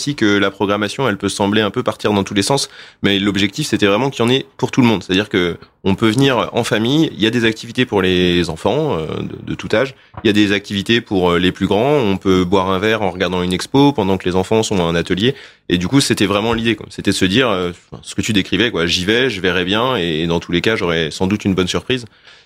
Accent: Évreux, Normandy, France; Parce que nous, on vient d'Évreux.

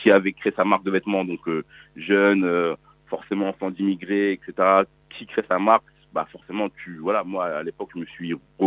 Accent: Benin; je suis originaire du Bénin, pays d'Afrique de l'Ouest.

